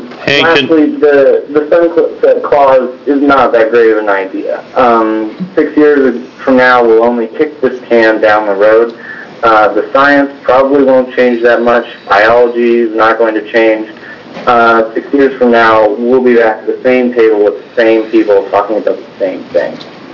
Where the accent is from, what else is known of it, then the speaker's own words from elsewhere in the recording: Oregon, United States; I was born and raised in the Willamette Valley in Corrales, and I intend to be a farmer in that region for the rest of my professional life.